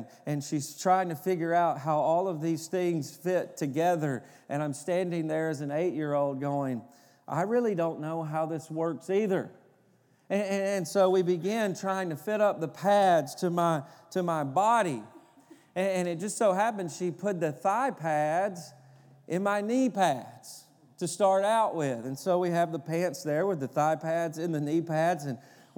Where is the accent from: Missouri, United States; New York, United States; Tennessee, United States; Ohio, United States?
Tennessee, United States; You can say I'm from Tennessee. I'm used to talking about football.